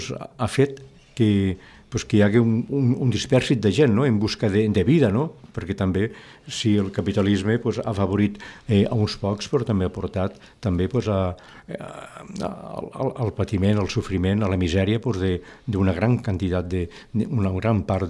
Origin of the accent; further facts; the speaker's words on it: Tortosa, Catalonia, Spain; Jo soc natural de Tortosa mateix, de les Terres de l'Ebre. I bueno, tota la meva família, pues, tots són d'aquí.